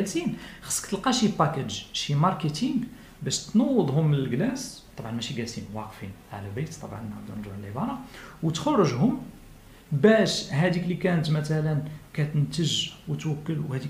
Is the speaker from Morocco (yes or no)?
yes; Morocco; حنا كمجتمع مغربي عنده تقاليد وقيم